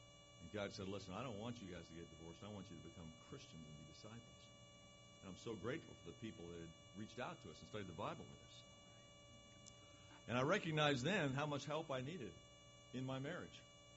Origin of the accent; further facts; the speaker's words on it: Los Angeles, California, United States; She was a young Suffolk girl. I was from Los Angeles. We were a sitcom ready to go right there.